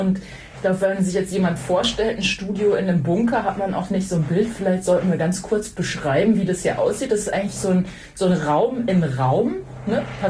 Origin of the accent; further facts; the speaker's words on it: Hamm, North Rhine-Westphalia, Germany; ich bin eigentlich aus Buckumhövel, das ist so ein ganz kleiner Ort in Hamm in Westfalen, also so eigentlich so am Rande vom Ruhrgebiet, ne? Also das liegt zwischen Münster und Dortmund